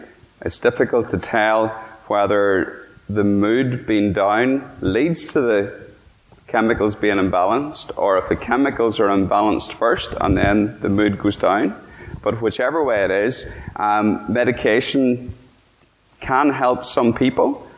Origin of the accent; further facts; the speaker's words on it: Northern Ireland, United Kingdom; When I was growing up in Tyrone, there was an expression on the TV